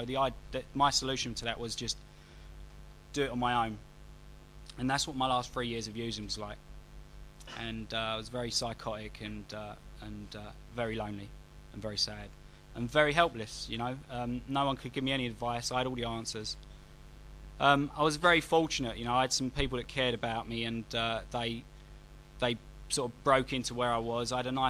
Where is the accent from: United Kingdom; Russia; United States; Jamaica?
United Kingdom; London; 34 years of age, and that's all my vital statistics, really. I'm from the East End